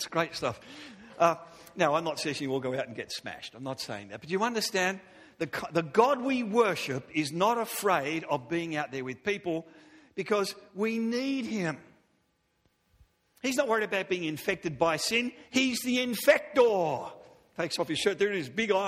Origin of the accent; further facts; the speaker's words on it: Australia; now in Vancouver, Canada; Well, I grew up in Australia, and we have things called beaches.